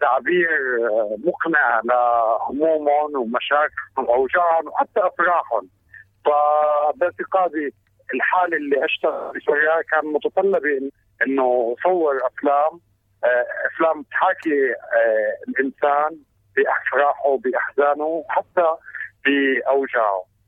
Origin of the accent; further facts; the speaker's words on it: Syria; ومثل بلدنا سوريا بالمحافل الدولية وأحسن تمثيل